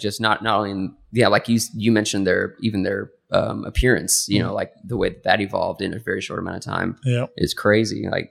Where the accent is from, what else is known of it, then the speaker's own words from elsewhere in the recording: Illinois, United States; Growing up in Southern Illinois, you got the phone number stuck in your head.